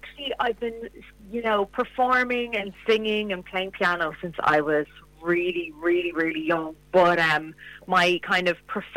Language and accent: English; Ireland; accent: Irish; So I'm from Ireland, but my father is from Sudan. So I've Irish mother and Sudanese dad. So that's why I have the Irish accent and the African name.